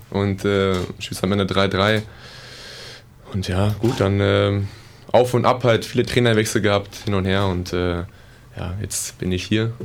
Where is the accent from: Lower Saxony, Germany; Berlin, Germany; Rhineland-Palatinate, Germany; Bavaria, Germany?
Lower Saxony, Germany; Wedemark; bin 22 Jahre alt, komme ursprünglich aus Hannover. Besser gesagt aus der Wedemark.